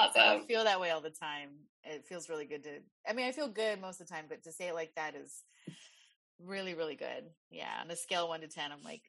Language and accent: English; San Diego, California, United States; as much as I love my hometown in San Diego, as much as I love my family and friends here